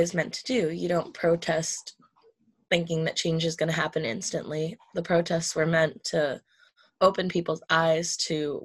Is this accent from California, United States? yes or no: no; Port Ewen, New York, United States; Port Ewan, New York.